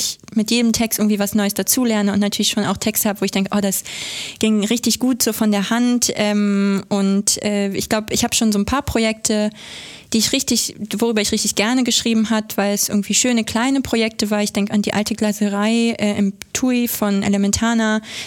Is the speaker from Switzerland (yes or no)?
no; Sardinia, Italy; German is a second language; Ja, genau. Ich komme ja aus Sardinien.